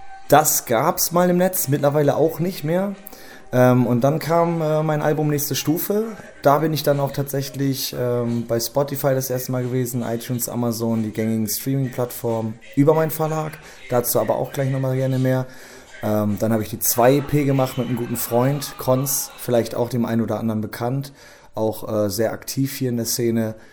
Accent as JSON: {"language": "German", "town": "Itzehoe", "region": "Schleswig-Holstein", "country": "Germany", "tie": "born or raised there", "said": "Also ich bin in Itzehoe geboren, bin hier auch groß geworden tatsächlich damals. Aber dann sind wir erstmal nach Hohenlockstedt gezogen."}